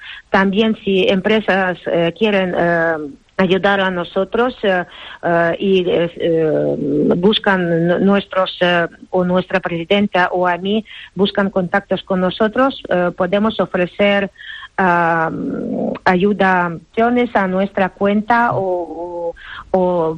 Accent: Cherkasy, Cherkasy Oblast, Ukraine; Spanish is a second language; Bueno, en casa yo soy de Cherkasy.

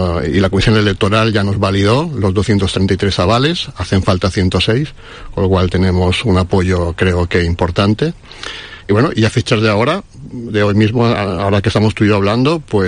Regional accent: Santa Catalina, Balearic Islands, Spain; born there; yo nací en Santa Catalina, mi relación con el Club Náutico es muy estrecha

